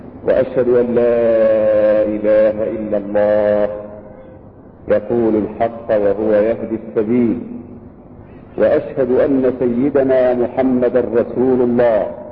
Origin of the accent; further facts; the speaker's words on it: Egypt; في بلدنا مصر